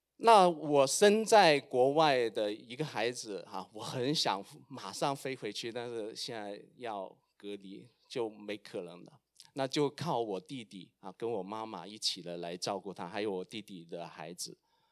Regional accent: Guangzhou, Guangdong, China; 我们有条珠江啊，我在广州长大。

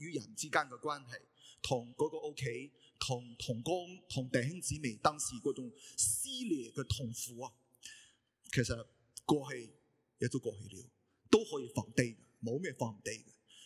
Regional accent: Shandong, China; 按照我们山东人的规矩呢

